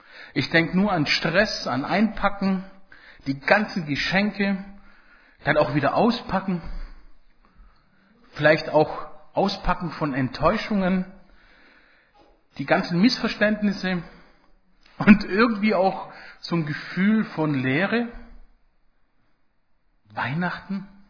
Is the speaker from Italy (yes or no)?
yes; Italy; German is a second language; Bei uns in Italien ist das eine Tradition tatsächlich